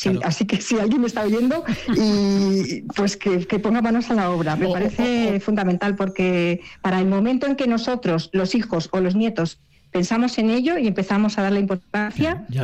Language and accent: Spanish; Madrid, Community of Madrid, Spain; moved away; Yo soy madrileña.